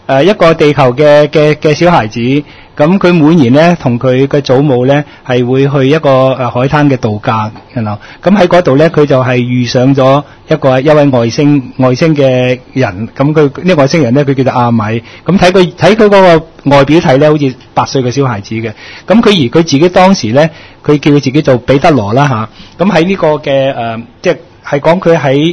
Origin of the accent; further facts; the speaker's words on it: Hong Kong; 可以幫助我哋香港人，即係令到香港人更加好嘅。